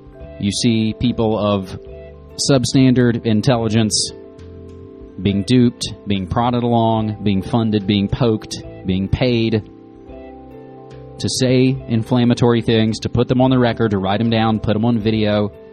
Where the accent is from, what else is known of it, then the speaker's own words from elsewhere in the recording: West Virginia, United States; now in Portland, United States; But my home state, born and raised, southern West Virginia.